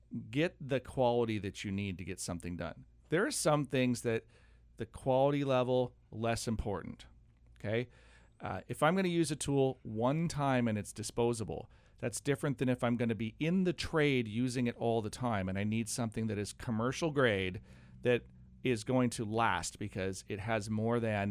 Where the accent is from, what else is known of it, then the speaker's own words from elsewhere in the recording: United States; This is a painful trade-off for us as an American, right?